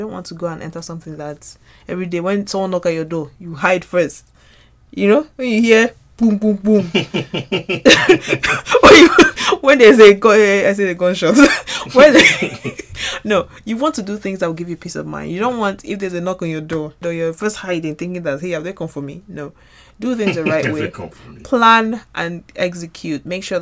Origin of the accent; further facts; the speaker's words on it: Lagos, Nigeria; So we're driving home and I was telling Ade that we grew up in Lagos, and I was like, you know how Christmas time there's no traffic in Lagos and stuff like that.